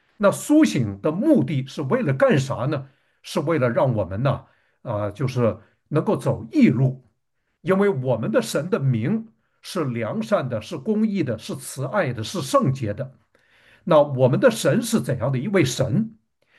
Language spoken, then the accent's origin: Chinese; Northeast China, China; 当我小的时候在东北长大